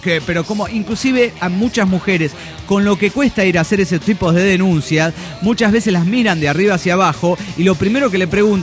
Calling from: Mexico City, Mexico; del DF Mexicano.

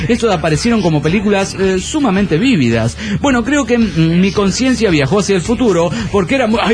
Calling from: San Luis, Argentina; de San Luis, Argentina.

